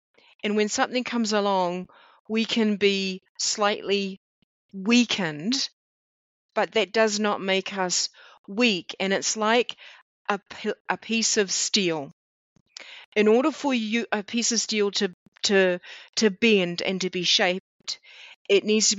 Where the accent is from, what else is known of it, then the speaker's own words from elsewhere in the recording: New Zealand; I'm originally from New Zealand.